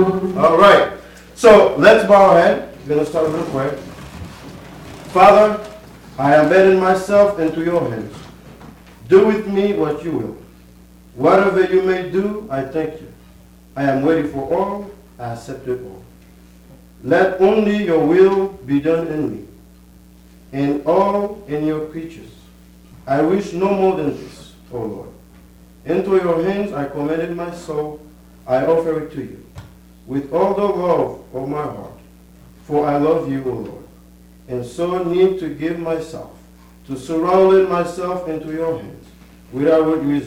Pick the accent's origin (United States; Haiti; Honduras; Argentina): Haiti; today, you will hear my childhood life story growing up in Haiti.